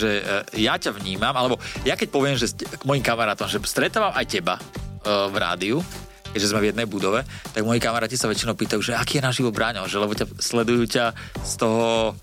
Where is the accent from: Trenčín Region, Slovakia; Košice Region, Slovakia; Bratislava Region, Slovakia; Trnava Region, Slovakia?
Bratislava Region, Slovakia; Pezinok; Moja babka žila, my sme z Pezinka, ona hovorila kurník.